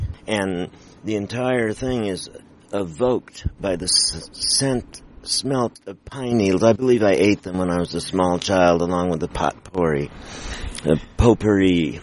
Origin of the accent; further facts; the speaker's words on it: Ames, Iowa, United States; I grew up in Ames, and I can't separate taste from smell.